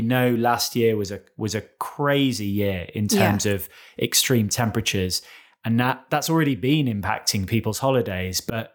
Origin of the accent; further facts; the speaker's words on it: United Kingdom; I mean, I can certainly say as a Brit that weather is an absolute priority for me when choosing where to go.